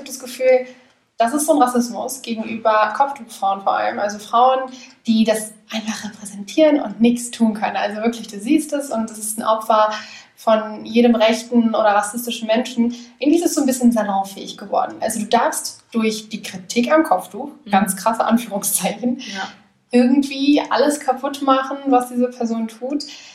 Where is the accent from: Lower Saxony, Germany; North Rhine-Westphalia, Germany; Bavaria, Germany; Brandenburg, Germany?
North Rhine-Westphalia, Germany; Also ich komme ja aus dem Ruhrgebiet